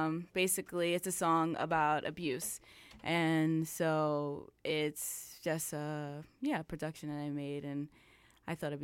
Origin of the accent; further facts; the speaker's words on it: New York City, New York, United States; now in Albany, United States; And I'm from New York City and based in Albany.